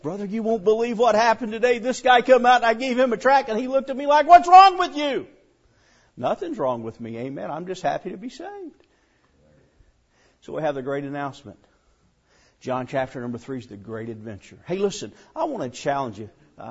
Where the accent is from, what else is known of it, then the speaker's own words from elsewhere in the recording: Bergman, Arkansas, United States; I'm from Podunk. Bergman, Arkansas is a town of 418 people. It's a metropolitan area.